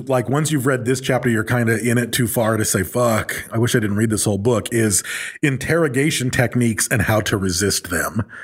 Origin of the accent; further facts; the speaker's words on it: Battle Creek, Michigan, United States; But a friend of mine who I grew up with in Battle Creek joined the Air Force.